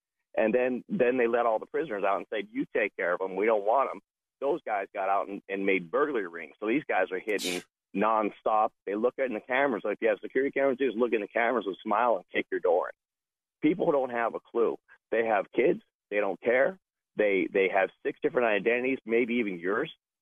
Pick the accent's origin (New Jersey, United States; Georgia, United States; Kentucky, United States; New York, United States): New York, United States; born there; I can say that I was born in New York.